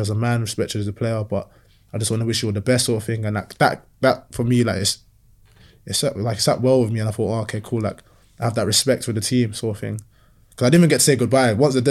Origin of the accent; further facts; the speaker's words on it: Nigeria; I'm stingy, you know, I'm proper Nigerian, stingy with data.